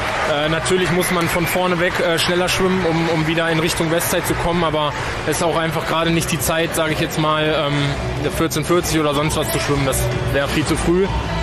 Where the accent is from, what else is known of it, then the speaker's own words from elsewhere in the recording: Hannover, Lower Saxony, Germany; Ich komme aus der Ecke von Hannover, wohne jetzt da.